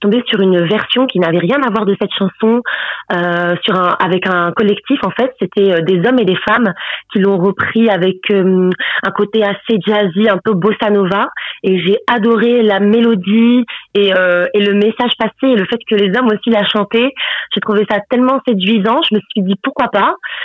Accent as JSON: {"language": "French", "town": "Nice", "region": "Provence-Alpes-Côte d'Azur", "country": "France", "tie": "born or raised there", "lives_now": "Cannes, France", "said": "Alors moi je suis originaire de Nice, donc je suis native niçoise et je suis installée à Cannes depuis maintenant 3 ans et demi."}